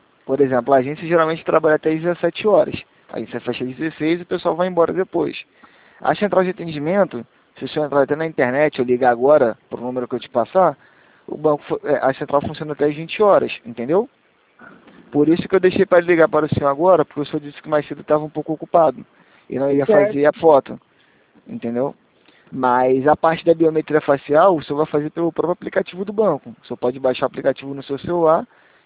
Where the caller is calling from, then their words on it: Rio de Janeiro, Brazil; Eu falo do Rio de Janeiro.